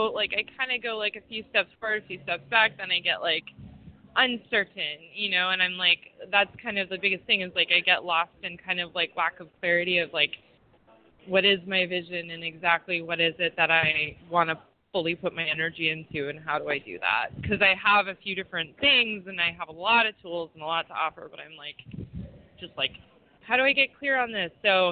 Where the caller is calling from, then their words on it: San Francisco, California, United States; Downtown San Francisco. I just got off work